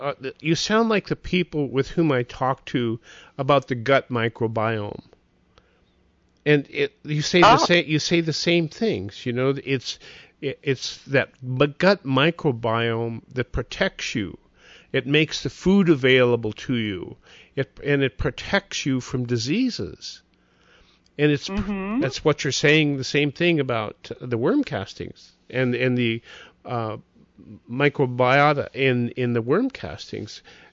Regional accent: Montana, United States; Montana, and we used to get worms to go fishing.

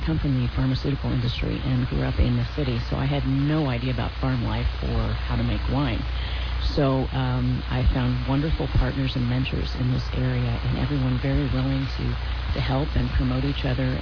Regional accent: Indianapolis, Indiana, United States; I'm from Indianapolis, like everyone else from somewhere else, and my husband and I found our vineyard for sale on the internet, so we knew no one here in Southern Oregon.

